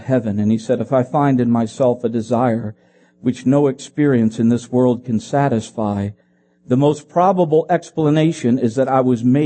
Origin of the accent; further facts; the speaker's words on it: Philippines; I grew up in the Philippine Islands, so, you know, like mangoes, that certain tastes could bring me back, right?